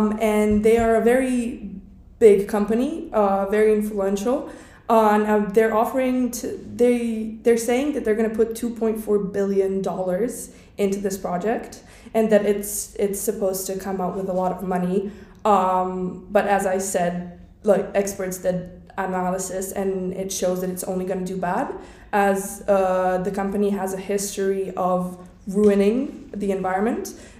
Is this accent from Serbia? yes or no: yes; Serbia; now in Mostar, Bosnia & Herzegovina; I'm from Serbia